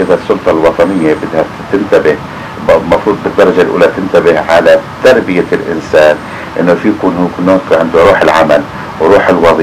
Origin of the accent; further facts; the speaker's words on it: Ramallah, Ramallah and al-Bireh Governorate, Palestine; يعني مثلا في عندنا في رام الله ثقل من الخليل